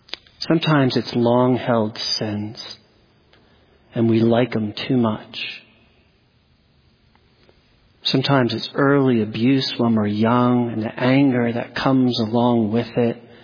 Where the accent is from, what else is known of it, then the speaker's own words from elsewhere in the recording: New Jersey, United States; When I grew up in New Jersey, public school, you know, I had a lot of nerdy friends.